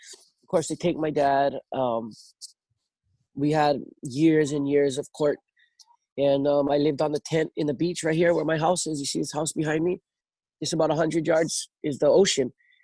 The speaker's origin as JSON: {"language": "English", "region": "Hawaii", "country": "United States", "tie": "born or raised there", "said": "Growing up on the North Shore for me was fucked."}